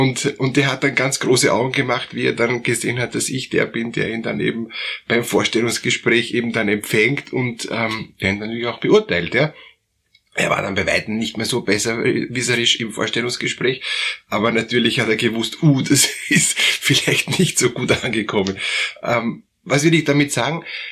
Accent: Germany; Und naja, ich bin aus Deutschland und ich weiß, dass Kelheimer Fliesen ist eine der besten Fliesen.

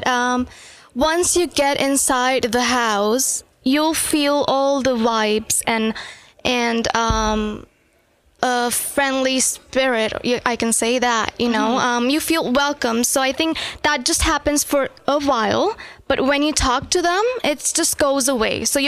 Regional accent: India; moved away as an adult; because we're international students, so we come from India, so we just leave our family behind.

